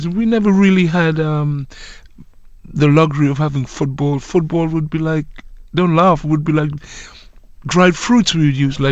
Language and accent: English; Trinidad & Tobago; the village I grew up in Trinidad.